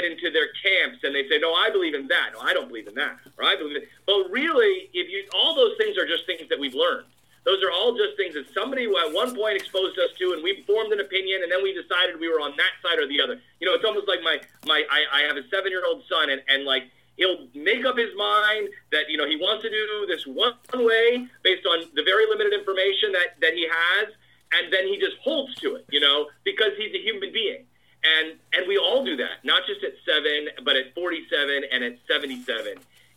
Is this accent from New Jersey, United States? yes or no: no; Texas, United States; but I grew up in Texas and have lived here, on the coast and, for 20 years.